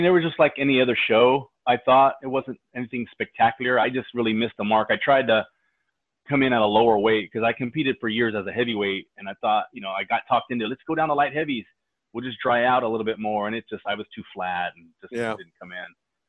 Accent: California, United States; You know, I grew up in the Bay Area, but when I moved here, I knew nobody. My dad had moved here.

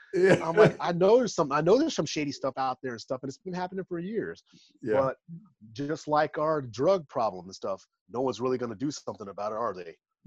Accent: Texas, United States; I'm a Texan.

